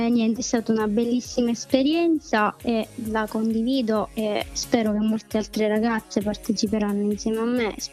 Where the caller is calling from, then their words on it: Vittoria, Sicily, Italy; vengo da Vittoria in provincia di Ragusa, per chi se lo sta chiedendo, in Sicilia.